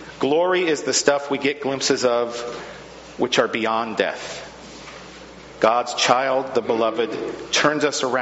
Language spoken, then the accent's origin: English; Camino Island, Washington, United States; I was talking with a friend who's at Seattle University, and I grew up with him on Camino Island.